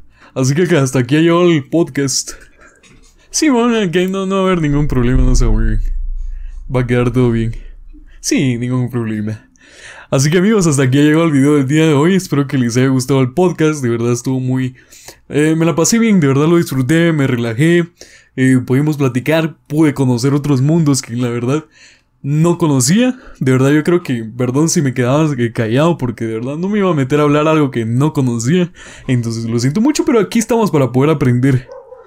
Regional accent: Guatemala; Somos los tres somos de aquí de Guatemala

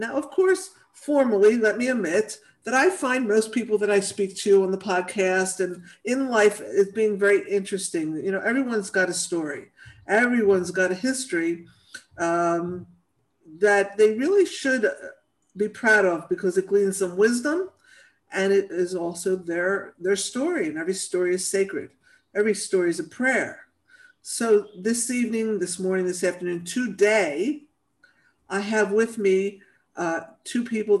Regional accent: England, United Kingdom; I'm from England.

